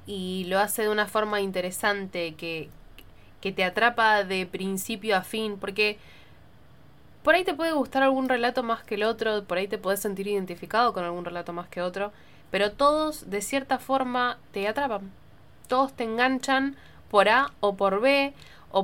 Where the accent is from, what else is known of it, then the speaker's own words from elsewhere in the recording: Argentina; estas pelis que nos hacen ser lo que somos como argentinos